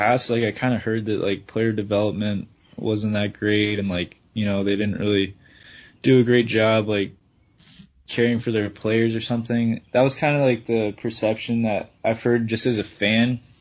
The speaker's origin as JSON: {"language": "English", "region": "Washington", "country": "United States", "tie": "born or raised there", "said": "And just being able to play for kind of my hometown team, you know, I've been a Mariners fan my entire life."}